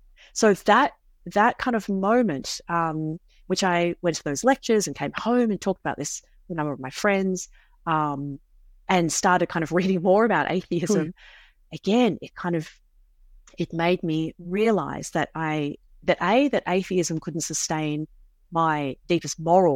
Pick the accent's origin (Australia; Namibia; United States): Australia; now in United Kingdom; I was particularly excited seeing as an Australian, so it was kind of thrilling to hear his Australian accent in the middle of Oxford.